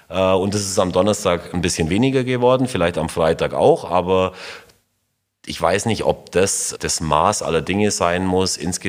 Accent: Augsburg, Bavaria, Germany; Und Augsburg ist meine Heimat und deswegen ist es die schönste Stadt der Welt.

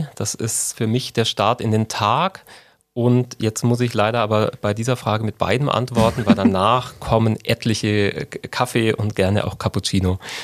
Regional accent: Bavaria, Germany; Als gebürtiger Allgäuer weiß man die Schätze der Berge sehr gern zu sehen

